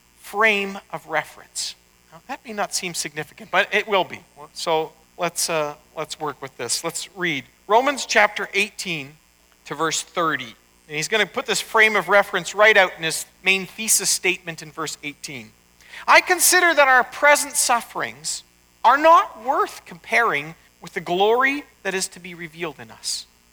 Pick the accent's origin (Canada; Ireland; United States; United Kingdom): Canada; I instinctively read Canadian history that went back hundreds of years as my history as a Canadian, right?